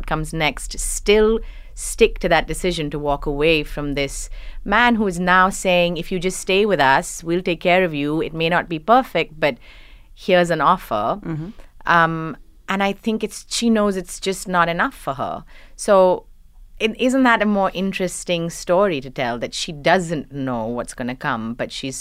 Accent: India; as an Indian woman that grew up in India with this, the language being something that defines you.

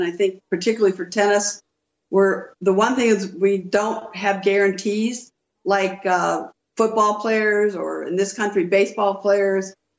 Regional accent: Long Beach, California, United States; And also my hometown of Long Beach, California has its every night at 8 o'clock lights of hope

